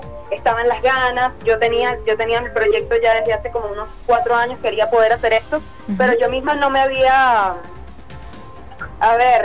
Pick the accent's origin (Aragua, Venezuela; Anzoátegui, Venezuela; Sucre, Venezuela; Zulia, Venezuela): Sucre, Venezuela; Cumaná; moved away as an adult; yo empecé a hacer teatro a los 8 años en Cumaná, soy de Cumaná